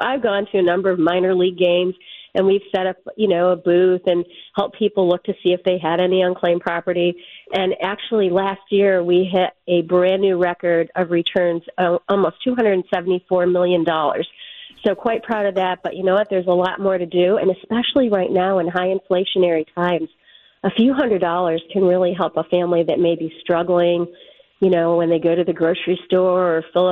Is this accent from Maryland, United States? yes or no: no; Pennsylvania, United States; Well, I'm from Bradford County.